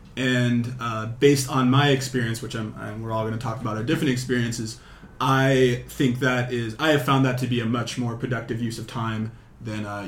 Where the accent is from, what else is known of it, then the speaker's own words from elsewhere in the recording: California, United States; So I spent a month in Berkeley where I'm from the Bay Area.